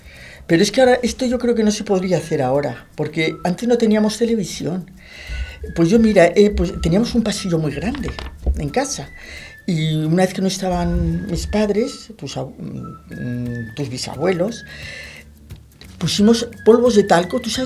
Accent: Madrid, Community of Madrid, Spain; born there; Pues nací en Madrid, en el barrio de Chamberí.

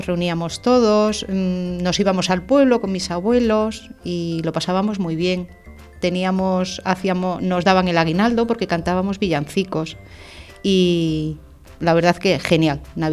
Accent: Extremadura, Spain; born there; En un pueblo de Cáceres.

